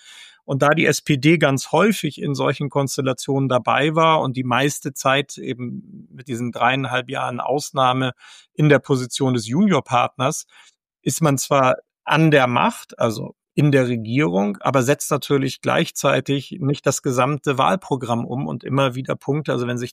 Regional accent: Hamburg, Germany; Dann komme ich aus Hamburg

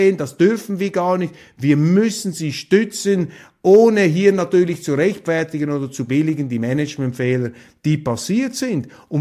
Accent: Switzerland; weil wir als Schweizer es uns nicht leisten können, bei der Schweiz stehen zu bleiben

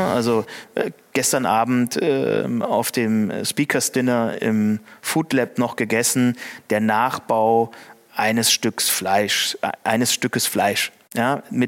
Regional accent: Düsseldorf, North Rhine-Westphalia, Germany; ich komme aus Düsseldorf mit kleinen Tokio.

